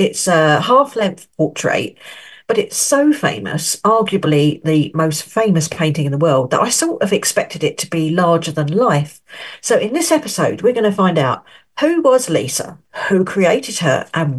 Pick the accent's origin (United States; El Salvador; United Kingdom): United Kingdom; now in France; I'm a British writer and I'm the editor of the Good Life France magazine and website. My home is in the far north of France, Pas-de-Calais, and I live in an old farmhouse